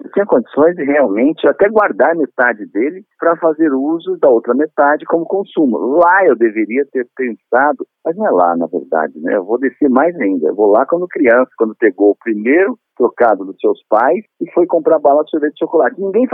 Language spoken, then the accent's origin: Portuguese; Casa Branca, São Paulo, Brazil; Sou de Casa Branca, interior de São Paulo. A capital da jabuticaba, né?